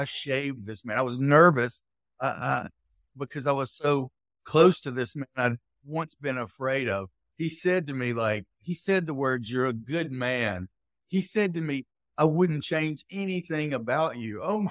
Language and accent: English; the South, United States; I'm from the South. I'll talk forever.